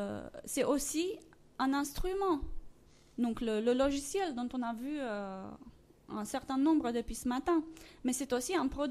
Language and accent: French; Romania; accent: Romanian; Mon accent vient de mes origines roumaines